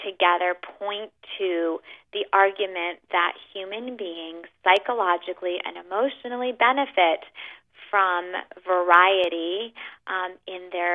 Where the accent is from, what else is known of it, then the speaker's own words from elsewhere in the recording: New York City, New York, United States; I know I'm from New York City